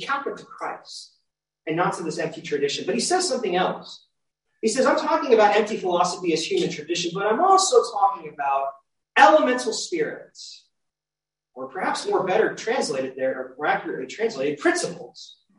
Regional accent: New Jersey, United States; You know, I'm from New Jersey, so I'm New Jersey, and I guess that's part of my identity, right?

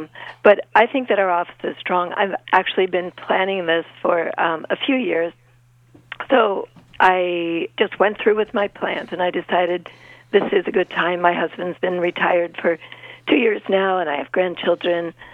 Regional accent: Lancaster, Pennsylvania, United States; And I grew up in Lancaster and always considered it to, it was where I grew up, so I knew it.

